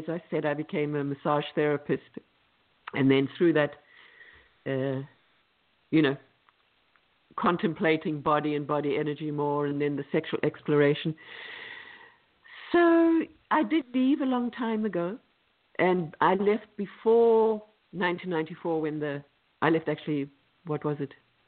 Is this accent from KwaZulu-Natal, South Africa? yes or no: yes; KwaZulu-Natal, South Africa; I learned as a child to speak the language of Zulu, and because I grew up in Zululand, and then I studied it when I studied law. I also studied to read and write in Zulu.